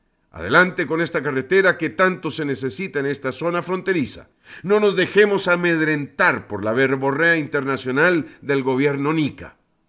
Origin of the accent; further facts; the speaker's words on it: Costa Rica; En mi país, en mi territorio, yo tengo el derecho de demandar